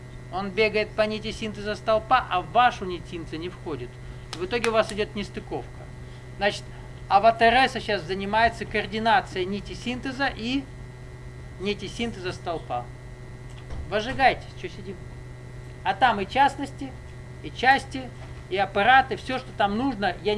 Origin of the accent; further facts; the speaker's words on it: Kabardino-Balkaria, Russia; also born or lived in Caucasus; Я вырос на Кавказе, эти взгляды понимаю. Тут вот невезуха такая вышла. Я с Кабарды.